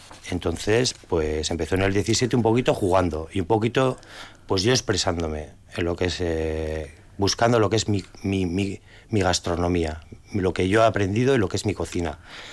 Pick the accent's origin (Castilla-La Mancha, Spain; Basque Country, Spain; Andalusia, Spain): Basque Country, Spain; Vitoria; moved away; also born or lived in Ireland; yo soy de Vitoria, pero en el año 98 pues decidí irme de Vitoria y empecé pues una aventura en Irlanda.